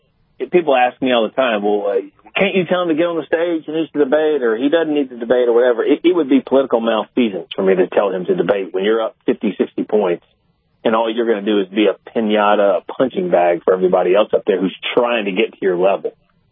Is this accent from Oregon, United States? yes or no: no; South Carolina, United States; He's my senator because I'm from South Carolina.